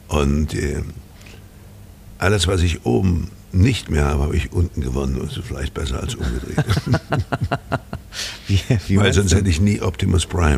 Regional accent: Weimar, Thuringia, Germany; Ich bin Weimarer, ja. Ich bin zwar in Fritzlar geboren, das ist eine Stadt in Nordhessen, aber ich wurde im Alter von, glaube ich, 3 Monaten nach Weimar verschleppt.

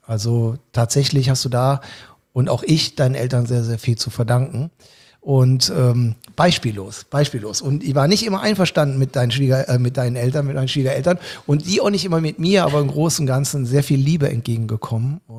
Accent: Cologne, North Rhine-Westphalia, Germany; Und die sind damals von Königsberg, wie meine große Mutter immer Königsberg gesagt hat, ne? Geflüchtet und sind dann in Köln gelandet, Gott sei Dank, somit bin ich Kölner geworden, was mich heute noch stolz macht.

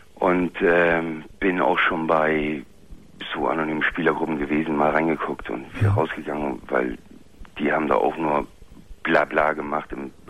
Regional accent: Northern Germany, Germany; ich komme aus Norddeutschland

